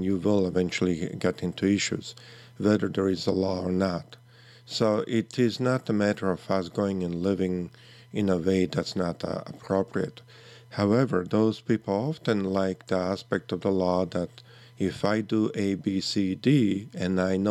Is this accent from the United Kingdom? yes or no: no; Canada; now in United States; I grew up in Canada and I have been living down here in US for I don't know how long.